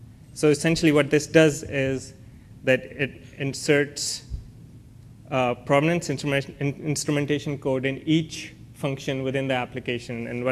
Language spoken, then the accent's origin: English; Pakistan; I'm visiting SRI from Pakistan